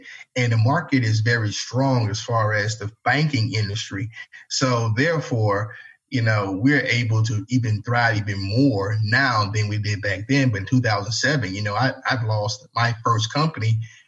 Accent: Savannah, Georgia, United States; I'm from Savannah, Georgia. I grew up in a little small part of Savannah, Georgia called Coffee Bluff.

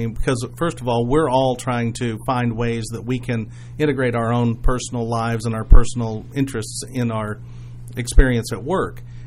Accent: Massachusetts, United States; born there; moved away; I was born in Massachusetts, and when we first moved down here

